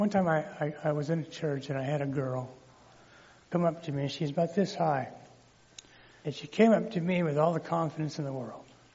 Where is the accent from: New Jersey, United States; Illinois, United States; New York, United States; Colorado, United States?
Colorado, United States; Well, yeah, it makes sense to me because I'm from Colorado.